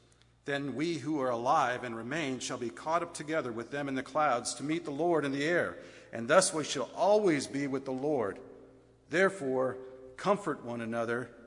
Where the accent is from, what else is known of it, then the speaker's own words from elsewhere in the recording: Wisconsin, United States; and so where do you come from? I told him Wisconsin.